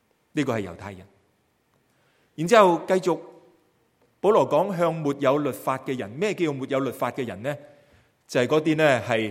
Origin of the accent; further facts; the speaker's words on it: China; 戴起我们中国人的薄帽